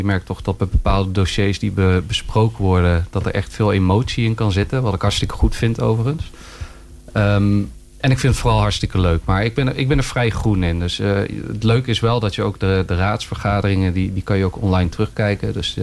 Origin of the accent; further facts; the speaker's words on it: Utrecht, Netherlands; now in Vught, Netherlands; Ik kom oorspronkelijk uit Utrecht, maar we wonen sinds 5 jaar in Vught.